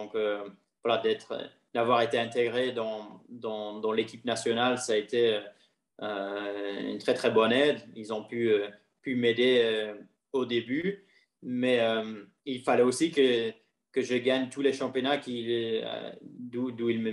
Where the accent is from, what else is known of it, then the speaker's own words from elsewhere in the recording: Belgium; j'ai eu l'opportunité d'y aller en tant que Belge d'un petit pays